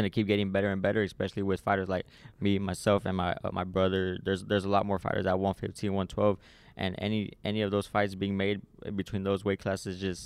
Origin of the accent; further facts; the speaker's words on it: San Antonio, Texas, United States; It's been 3 years since I fought here in my hometown.